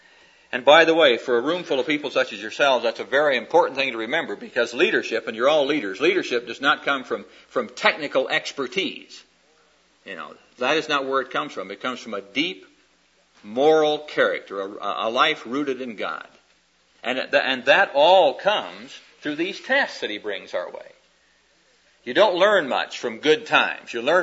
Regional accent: Midwest, United States; And one day I just happened to casually mention that I was from the Midwest.

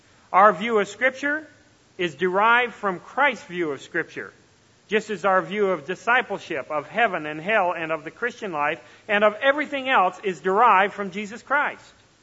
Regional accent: Canada; I'm a Canadian and a member of the Commonwealth countries

